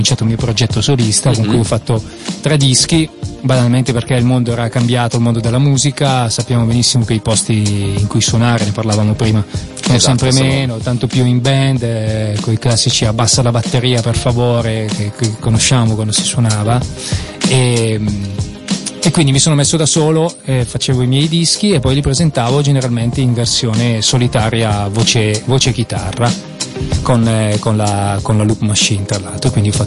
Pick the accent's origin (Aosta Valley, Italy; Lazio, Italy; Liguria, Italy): Aosta Valley, Italy; Châtillon; E tra l'altro tutti della Bassa Valle, io sono di Châtillon